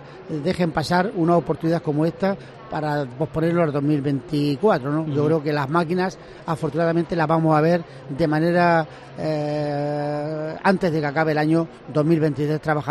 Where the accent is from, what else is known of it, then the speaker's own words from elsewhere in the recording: Andalusia, Spain; la provincia de Jaén, que somos la provincia andaluza con más festejos populares